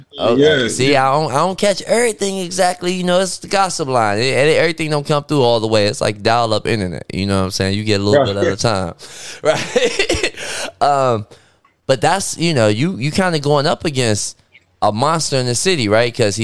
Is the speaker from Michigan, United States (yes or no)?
yes; Detroit, Michigan, United States; But I'm old school. I'm from Detroit. I like guns.